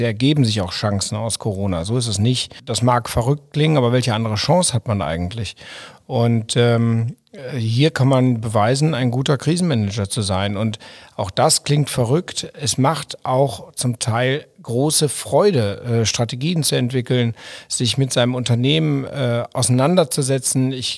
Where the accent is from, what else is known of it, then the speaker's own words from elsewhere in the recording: Düsseldorf, North Rhine-Westphalia, Germany; Aus Düsseldorf.